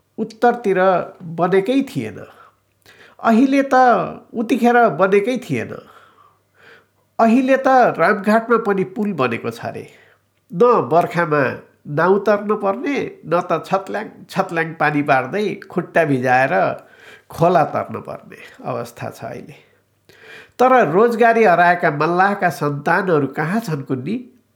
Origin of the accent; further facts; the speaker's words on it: Lumbini Province, Nepal; मेरो जन्मथलोबाट 9 किलोमिटर पूर्वको त्यो दरबारलाई बायाँ पारेर मेरो जिल्लाको सदरमुकाम तौलिहवा जाने गर्छु म।